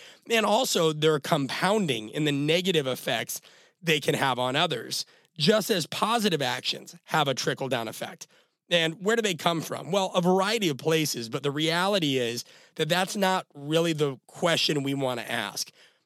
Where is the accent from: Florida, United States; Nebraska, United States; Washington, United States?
Nebraska, United States; Omaha; And I'm from Omaha, Nebraska. I still very much love the simple things.